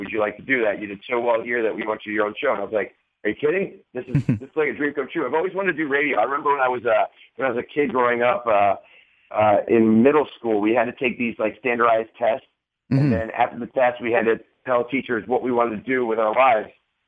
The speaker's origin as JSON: {"language": "English", "town": "Parma", "region": "Ohio", "country": "United States", "tie": "born or raised there", "said": "when you're growing up as a kid growing up in Parma, Ohio"}